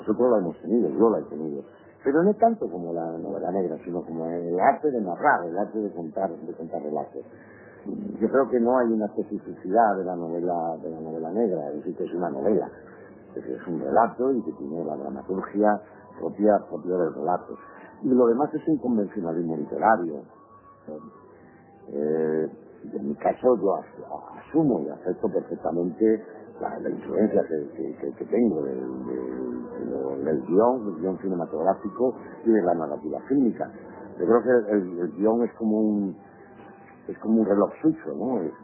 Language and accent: Spanish; Andalusia, Spain; Cuando digo mi generación, tengo 58 años, ¿no? Y soy andaluz.